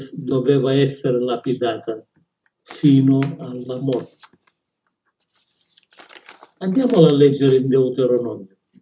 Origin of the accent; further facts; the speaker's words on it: Sicily, Italy; Se io da buon siciliano